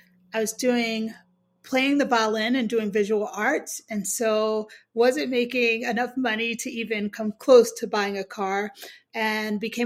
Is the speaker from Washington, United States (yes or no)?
no; Montgomery, Alabama, United States; now in Denver, United States; I live in Denver, Colorado, and I'm from Montgomery, Alabama.